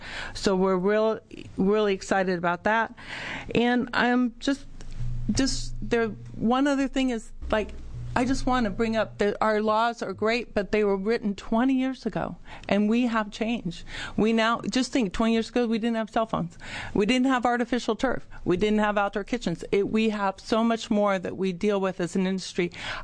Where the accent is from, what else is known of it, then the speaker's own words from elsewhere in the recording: Florence, Oregon, United States; I'm from Florence, Oregon.